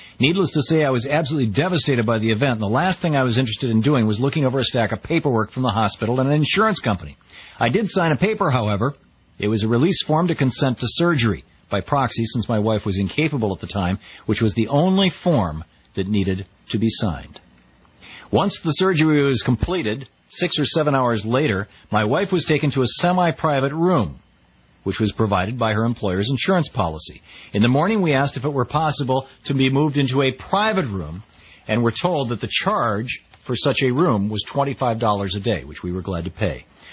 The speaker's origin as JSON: {"language": "English", "country": "United States", "lives_now": "Canada", "said": "As an American living up here north of the border"}